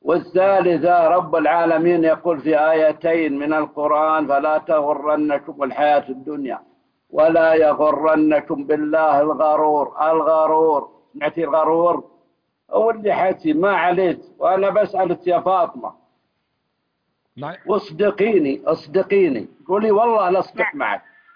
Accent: Riyadh, Riyadh Province, Saudi Arabia; في واحد عندنا في الرياض

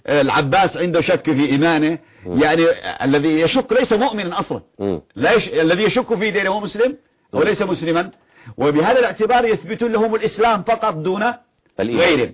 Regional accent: Yemen; عندنا في اليمن نكتة

